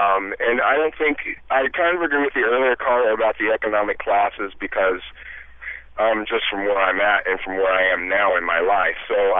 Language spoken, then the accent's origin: English; Oklahoma, United States; now in Boston, United States; I'm from Oklahoma in the Midwest of the country.